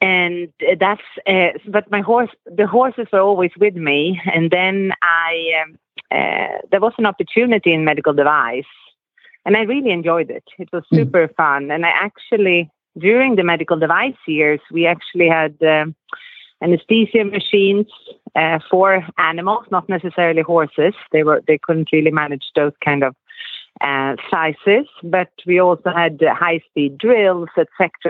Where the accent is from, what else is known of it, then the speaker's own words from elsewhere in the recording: Sweden; now in Texas, United States; Yes, that's right. I still have my accent. I live in Texas, but I just can't get that Texas accent yet.